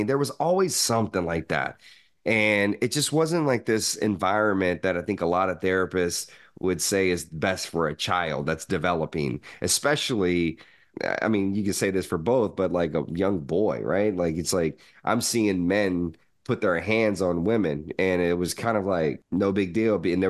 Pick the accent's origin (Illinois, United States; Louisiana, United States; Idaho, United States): Louisiana, United States; Shreveport; So I was born in Shreveport, Louisiana. Like I said, my father wasn't in my life. He left when I was 9 months old. early and you know, for the first 9 years of my life, I lived in Louisiana